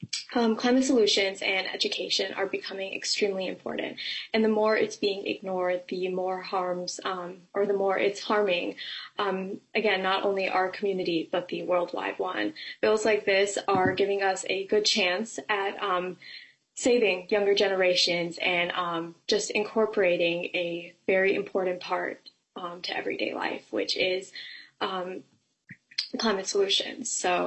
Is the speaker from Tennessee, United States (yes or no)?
no; Maple Grove, Minnesota, United States; I'm from Maple Grove. I'm a student and youth activist